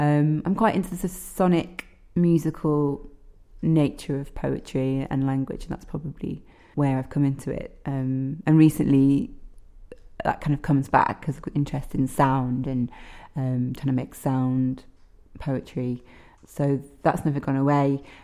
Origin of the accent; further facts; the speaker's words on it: Sheffield, Yorkshire and the Humber, United Kingdom; Well, I was brought up in Sheffield, where I came from this week, actually. I've been staying there recently. So I was brought up in Sheffield. My mum's Welsh, and we spent a lot of time here in Aberystwyth and all over Wales, actually.